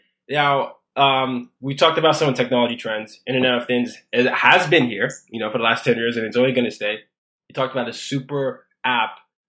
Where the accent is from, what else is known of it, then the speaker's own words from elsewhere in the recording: Nigeria; I come from Nigeria.